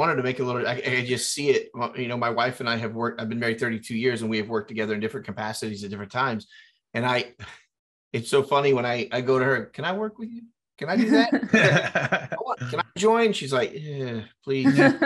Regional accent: Ohio, United States; now in West Palm Beach, United States; I'm from the Ohio area, Southern Ohio, but now I'm in West Palm Beach.

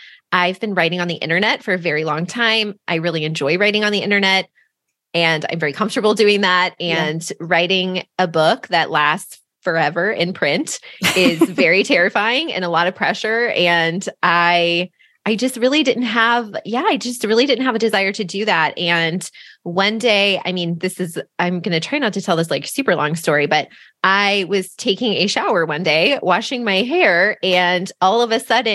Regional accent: California, United States; I grew up in the Bay Area, so I have migrated all of 90 miles. But yes, I am a Northern California born and raised.

